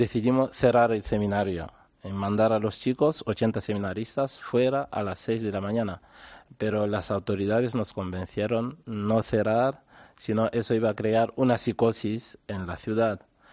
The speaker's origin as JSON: {"language": "Spanish", "country": "DR Congo", "first_language": "Tshiluba", "second_language": "Spanish", "said": "doy también clase de Chiluba, que es mi lengua nativa"}